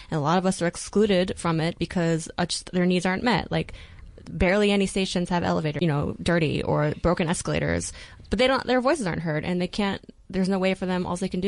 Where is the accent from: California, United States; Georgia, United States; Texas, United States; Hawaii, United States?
Georgia, United States; now in New York, United States; I grew up near Atlanta. We just don't have anything close to what we have in New York.